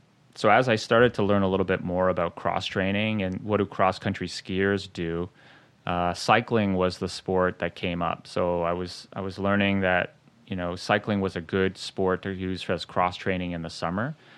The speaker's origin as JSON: {"language": "English", "region": "Quebec", "country": "Canada", "tie": "born or raised there", "said": "growing up in Quebec, there's lots of lakes and whatnot."}